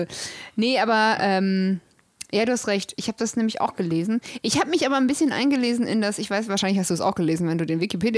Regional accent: Northern Germany, Germany; Ich komme selber aus dem Norden, ich darf das.

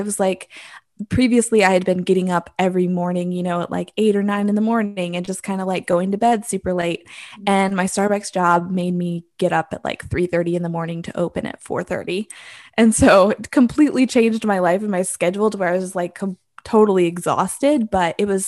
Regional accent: Oregon, United States; I grew up in Oregon, and he lived in Missouri.

